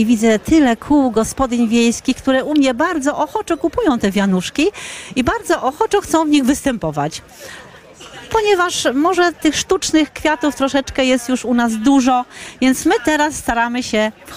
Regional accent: Hrubieszów, Lublin Voivodeship, Poland; Jesteśmy z Trubieszowa.

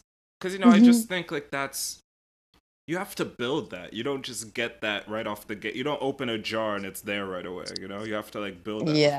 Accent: London, United Kingdom; also born or lived in United States; Yeah, I grew up there. I was born here in the States, but we would live there like 6 months out of the year up until I was like 10 years old.

